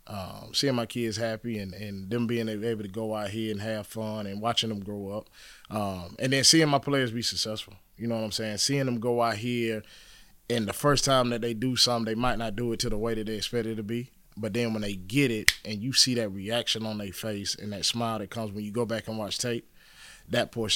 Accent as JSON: {"language": "English", "town": "Union", "region": "South Carolina", "country": "United States", "tie": "born or raised there", "said": "He was a guy that grew up in my hometown of Union, you know, was an All-American at Carson Newman"}